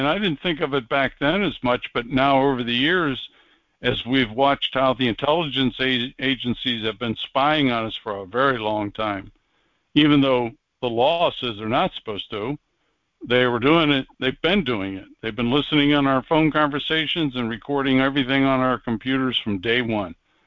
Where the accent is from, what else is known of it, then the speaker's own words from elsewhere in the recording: Pennsylvania, United States; I said, that's not far from where I grew up.